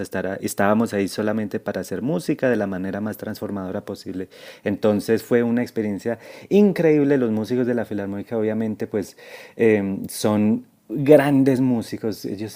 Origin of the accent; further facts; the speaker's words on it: Colombia; Para mí como director colombiano